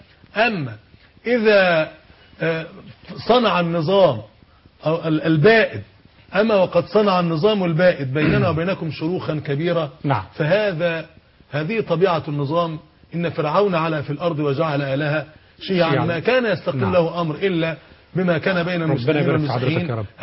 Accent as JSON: {"language": "Arabic", "country": "Egypt", "said": "عندنا في مصر"}